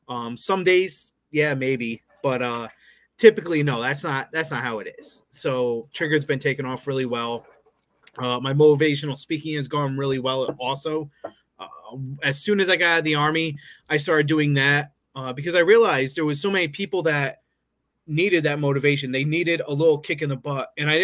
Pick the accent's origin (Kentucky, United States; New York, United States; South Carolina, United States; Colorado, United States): New York, United States; Schenectady; So I was born in a wonderful place, and I say that sarcastically, Schenectady, New York. Although it's not that bad as I make it out to be, it wasn't a fun place to live.